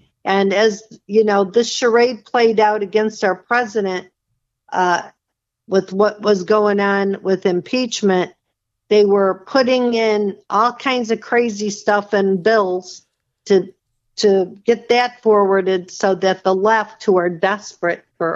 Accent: United States; And believe me, I am an American patriot, and I'm proud that I serve.

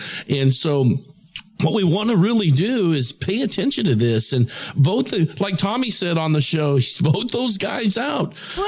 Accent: Austin, Texas, United States; when I was young and growing up in South Austin

